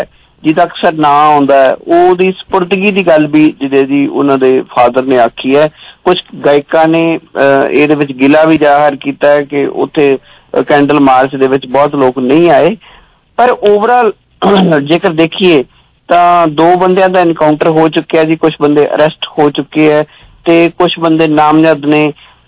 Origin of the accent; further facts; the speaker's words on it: Punjab, India; ਮੇਰੇ ਪਿੰਡ ਚ ਬਹੁਤ ਹਾਲਾਤ ਗੰਭੀਰ ਹੋਏ ਸੀ, 100 ਤੋਂ ਉੱਤੇ ਵੱਧ ਪਸ਼ੂ ਮਰੇ ਸੀ ਇੱਕ ਲੁਧਿਆਣੇ ਏਰੀਏ ਚ